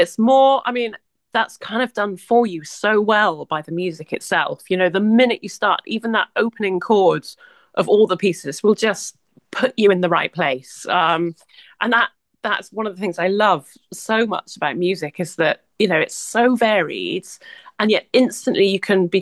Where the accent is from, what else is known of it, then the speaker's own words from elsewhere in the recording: South West England, United Kingdom; Because I grew up in Somerset, so for me, Bournemouth actually is the closest orchestra to sort of my roots.